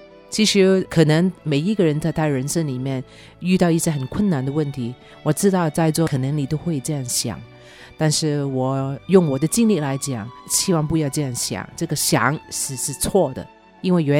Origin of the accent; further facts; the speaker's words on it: Hong Kong; moved away; 我记得我从香港移民来这个地方的时候只有一个朋友